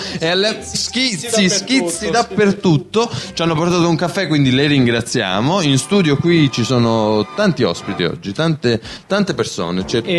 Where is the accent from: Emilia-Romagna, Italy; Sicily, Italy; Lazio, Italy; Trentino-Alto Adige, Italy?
Trentino-Alto Adige, Italy; io sono del Trentino, lui è dell'Alto Adige.